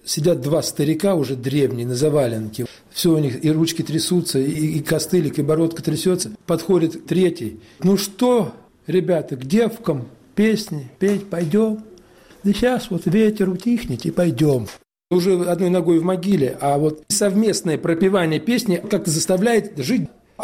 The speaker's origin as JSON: {"language": "Russian", "town": "Uryupinsk", "region": "Volgograd Oblast", "country": "Russia", "tie": "born or raised there", "said": "Моя родина, Верхний Дон, река Хопер, Урюпинск, известная всем. Вот я сам с Урюпинска."}